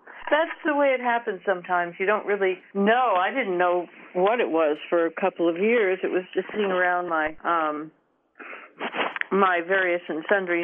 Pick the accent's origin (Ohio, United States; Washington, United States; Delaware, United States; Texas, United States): Washington, United States; Seattle; born there; I was born in Seattle, so it all started in Seattle